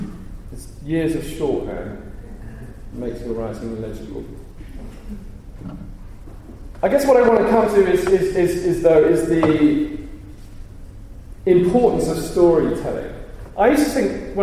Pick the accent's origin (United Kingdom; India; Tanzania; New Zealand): United Kingdom; also born or lived in United States; I am white, privileged, Oxford educated. I was born in the States. I'm British.